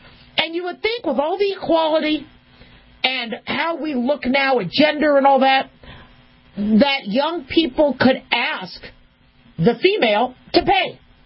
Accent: Las Vegas, Nevada, United States; Now, I grew up in Vegas, and I did a lot of dating in Vegas and Reno, Nevada, when I went to undergrad and medical school.

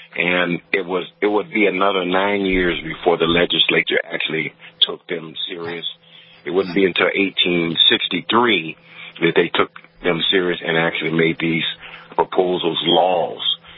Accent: Sacramento, California, United States; I grew up in Sacramento, and I'm a history buff.

